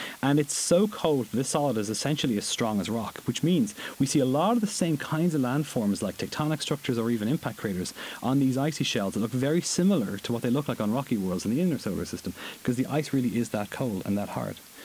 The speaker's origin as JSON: {"language": "English", "country": "Ireland", "said": "I come from Ireland, so if you imagine basically Britain and Ireland together"}